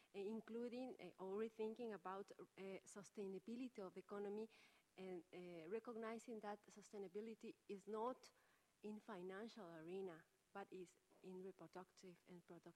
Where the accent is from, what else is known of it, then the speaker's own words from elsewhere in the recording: Ecuador; from Ecuador.